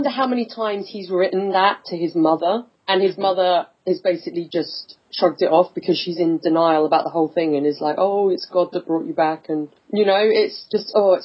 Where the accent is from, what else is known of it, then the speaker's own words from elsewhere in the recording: England, United Kingdom; I say ass because I'm English.